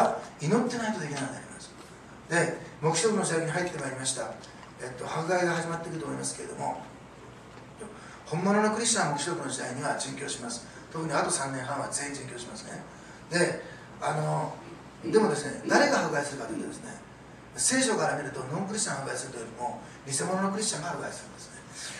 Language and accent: Japanese; Osaka, Japan; 私大阪ですから